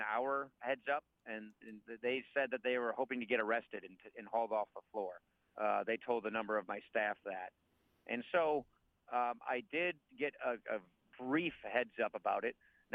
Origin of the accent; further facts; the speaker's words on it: United States; So as an American, it's so foreign.